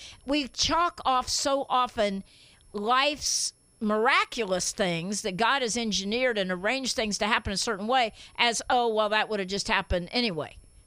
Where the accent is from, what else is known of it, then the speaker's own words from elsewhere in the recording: Indiana, United States; PJ, you and I grew up in Indiana. We know all about that, right?